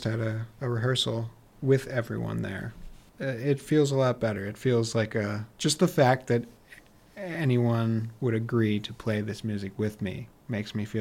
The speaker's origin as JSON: {"language": "English", "town": "Catskill", "region": "New York", "country": "United States", "tie": "born or raised there", "said": "I'm from Catskill, New York, which is not far from here."}